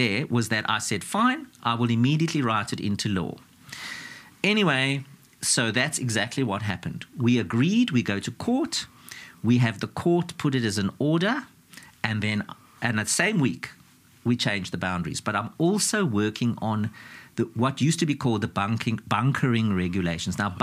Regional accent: South Africa; Because they know I'm from South Africa and everything and about the penguins.

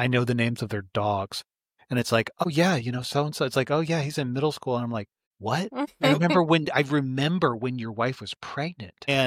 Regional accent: Astoria, Oregon, United States; Listen, it's like, I'm from Astoria. It's like, I'm just here on vacation.

